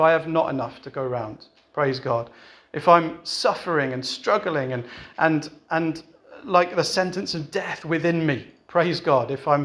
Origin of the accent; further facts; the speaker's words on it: United Kingdom; I wouldn't do it openly and brazenly, obviously, we're British.